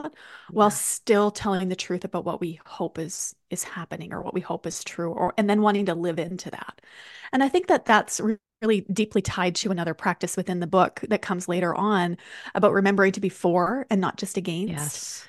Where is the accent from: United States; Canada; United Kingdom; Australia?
Canada; woman, in my case, being a Canadian, where you're just going to be polite and apologize to the door when it bumps into you.